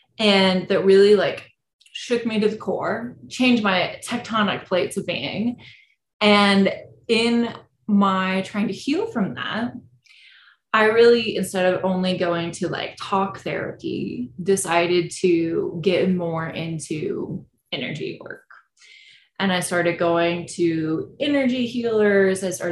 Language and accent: English; Illinois, United States; And I grew up in Illinois in the middle of nowhere. My hometown had 2 stoplights when I was growing up.